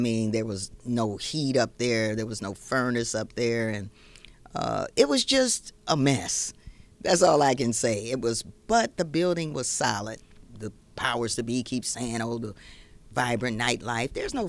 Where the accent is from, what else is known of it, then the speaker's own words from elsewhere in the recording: Flint, Michigan, United States; I grew up in Flint. I had a great education here. I mean, Flint was a rich city.